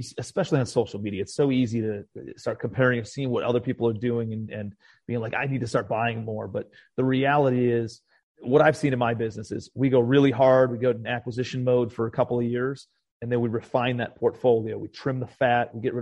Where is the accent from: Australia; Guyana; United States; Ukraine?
United States; Cleveland, Ohio; now in Charleston, United States; I'm from Cleveland originally. I had moved back to Cleveland after I went broke in 2012. And I lived in Cleveland for about 7 more years and moved back to Charleston about 4 years ago.